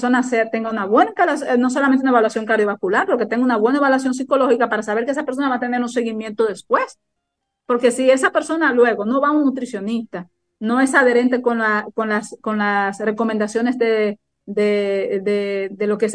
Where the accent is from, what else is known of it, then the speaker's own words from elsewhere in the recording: Cibao, Dominican Republic; Soy cibaeña de pura cepa y soy un ser humano que me preocupo por otro ser humano